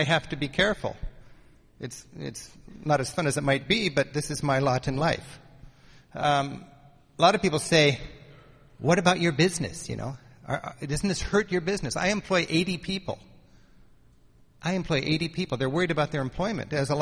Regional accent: Seattle, Washington, United States; I'm from Seattle.

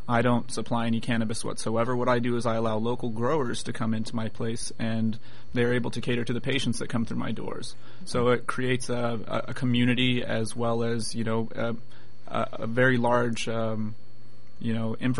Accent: Flagstaff, Arizona, United States; I grew up in Flagstaff, Arizona, actually.

